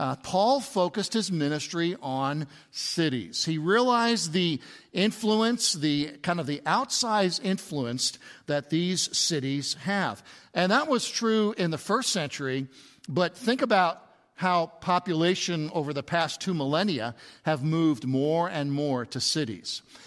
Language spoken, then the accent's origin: English; Brooklyn, New York, United States; born there; I was born in Brooklyn. And I had a bread route working for my dad, who owned an Italian bakery in Brooklyn and kind of the eastern part of Long Island. I really know Long Island.